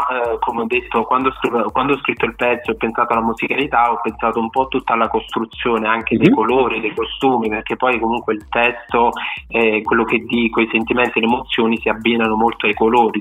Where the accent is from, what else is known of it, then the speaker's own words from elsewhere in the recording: Naples, Campania, Italy; diciamo che da napoletano posso dire che non so manco dire mamma e papà